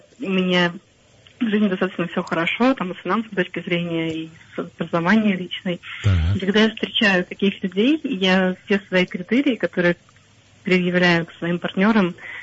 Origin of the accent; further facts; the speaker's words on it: Moscow, Russia; мне 33 года, я из Москвы.